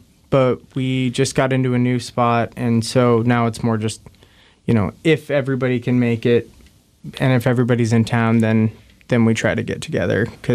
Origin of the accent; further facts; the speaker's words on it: Spokane, Washington, United States; I am from Spokane